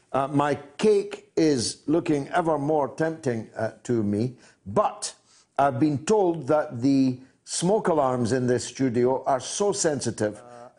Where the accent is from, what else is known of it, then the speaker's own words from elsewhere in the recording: Dundee, Scotland, United Kingdom; I've got to go to my hometown. Andy is in Dundee.